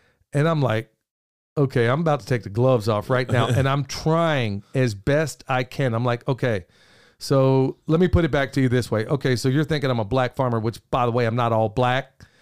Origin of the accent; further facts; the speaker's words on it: United States; I said, no, I'm an American. I'm an American. That's what I said to them, honestly.